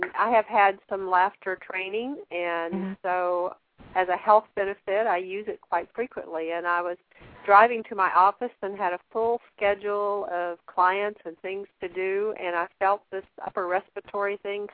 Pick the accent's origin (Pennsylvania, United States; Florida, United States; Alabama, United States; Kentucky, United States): Alabama, United States; I'm from Alabama.